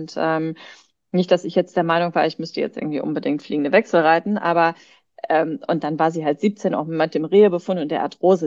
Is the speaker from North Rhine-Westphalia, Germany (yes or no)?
yes; North Rhine-Westphalia, Germany; also ich komme hier aus dem Ruhrgebiet